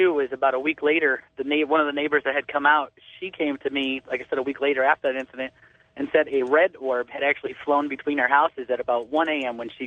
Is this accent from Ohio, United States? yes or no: yes; Ohio, United States; I'm from Ohio.